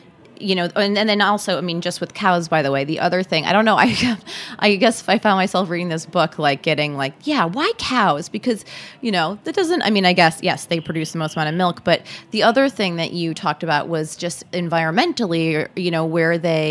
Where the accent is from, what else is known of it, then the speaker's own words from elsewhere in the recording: United States; I mean, I am an American. The first thing I think of is cow's milk.